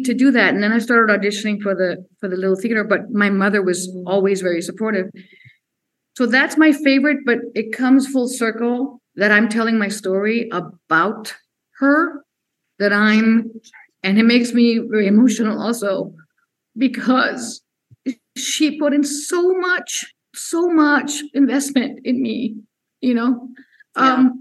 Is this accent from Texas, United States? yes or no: yes; Laredo, Texas, United States; I grew up in Laredo, Texas. There's not, in the 70s, was not a lot of theater, but the little theater.